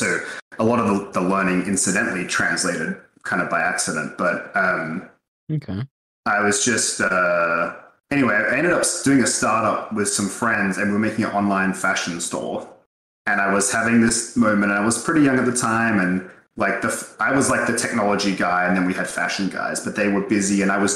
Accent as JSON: {"language": "English", "country": "Australia", "tie": "born or raised there", "said": "I'm from Australia originally. That's where I grew up."}